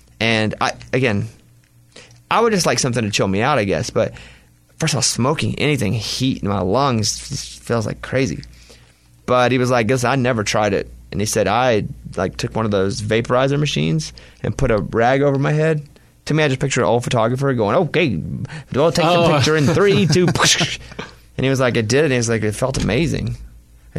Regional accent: the South, United States; I grew up in the South.

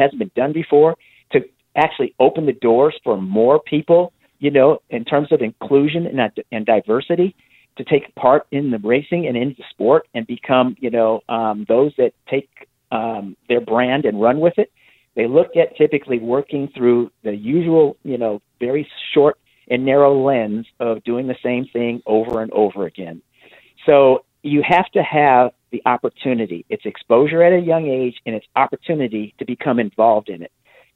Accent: California, United States; But it absolutely made me uncomfortable because here I am growing up in Northern California in the Bay Area.

